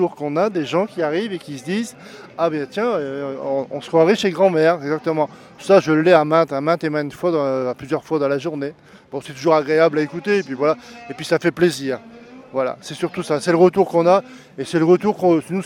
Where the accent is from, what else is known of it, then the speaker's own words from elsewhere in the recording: Dunkirk, Hauts-de-France, France; on vient d'assez loin hein, parce qu'on vient de Dunkerque, donc à peu près 600 km